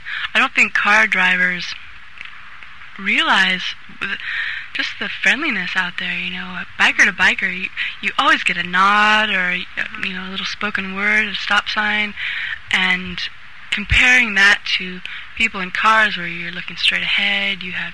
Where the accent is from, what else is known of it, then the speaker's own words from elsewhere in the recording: Santa Cruz, California, United States; Well, I grew up in Santa Cruz, so after going away to college and various schools and traveling, I came back and was really amazed at how Santa Cruz had changed